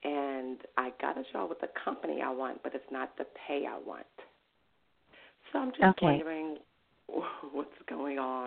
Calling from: New York, United States; I'm calling from New York.

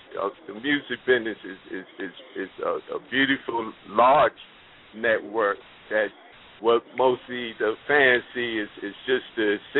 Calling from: New Jersey, United States; I'm calling in from Finland, New Jersey.

